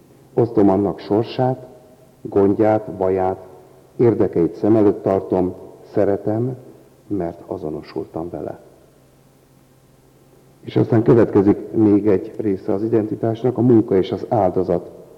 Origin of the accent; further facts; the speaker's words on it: Hungary; Példának okáért magyar vagyok.